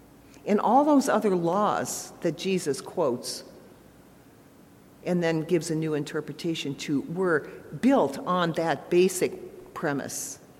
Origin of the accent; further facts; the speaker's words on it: United States; now in Canada; I am an American. I was an American. I'm a Canadian citizen. So I have a great love for my birth country.